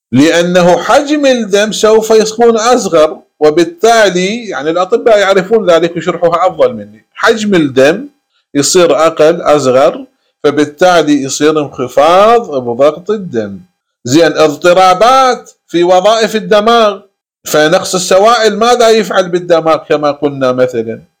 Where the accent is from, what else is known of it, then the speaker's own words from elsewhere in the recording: Iraq; وهذه عندنا بالعراق وغير العراق الكثير من الناس مصابين بهذا الضرر